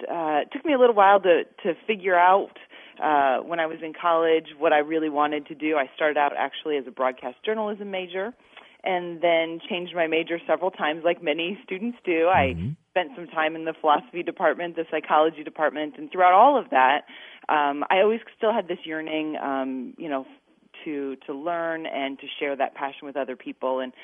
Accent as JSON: {"language": "English", "town": "Winterset", "region": "Iowa", "country": "United States", "tie": "born or raised there", "said": "I'm really fortunate to be truly a product of the Iowa school system. I wasn't born in Winterset, but I was raised in Winterset and went to school there."}